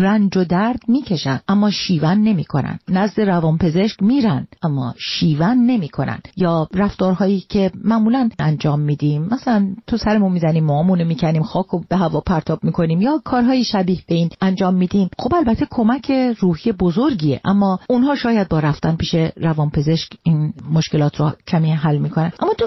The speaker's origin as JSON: {"language": "Persian", "country": "Iran"}